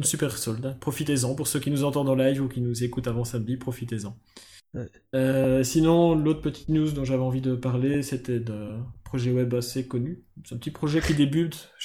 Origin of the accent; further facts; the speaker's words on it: Belgium; Oui, moi, je suis belge. Les deux autres, pas. Mais moi, je suis belge. Ça s'entend, tant que ça?